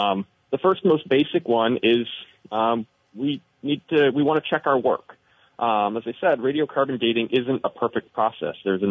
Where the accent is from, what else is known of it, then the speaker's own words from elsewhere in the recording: Danville, Vermont, United States; I grew up in Danville.